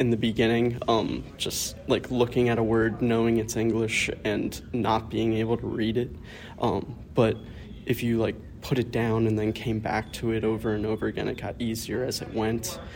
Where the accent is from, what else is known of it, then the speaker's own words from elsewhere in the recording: Bowie, Maryland, United States; I'm a history major with a concentration in Civil War, and I'm from Bowie, Maryland.